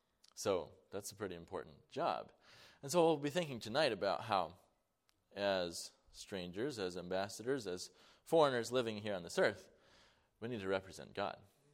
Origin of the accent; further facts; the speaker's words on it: Mount Morris, New York, United States; I was born in Mount Morris, New York. Wasn't any of my choosing. I don't remember it. But that happened. But I was born again, actually in the same house in Mount Morris, New York, praise the Lord, as a young boy.